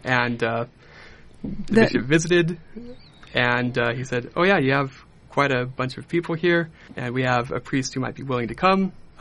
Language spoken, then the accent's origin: English; Ames, Iowa, United States; also born or lived in Chicago; Oh, yes, I grew up in Ames, and I left to go to college. I lived in Chicago for about 10 years, and then I came back here about 4 years ago